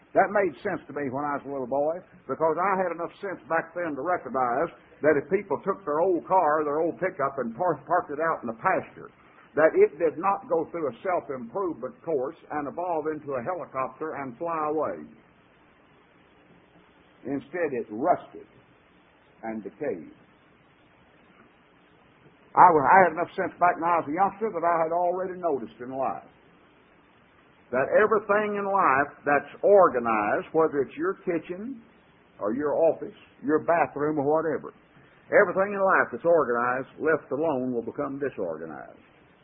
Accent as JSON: {"language": "English", "region": "Texas", "country": "United States", "tie": "born or raised there", "said": "even though he is from my home state, doesn't make any difference"}